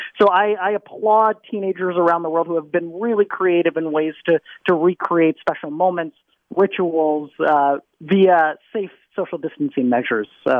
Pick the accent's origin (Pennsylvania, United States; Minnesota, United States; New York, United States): Minnesota, United States; Well, I grew up in Minnesota. I'm a tortured Minnesota sports fan, Dr. Hilden. So I grew up here and then went away for my training.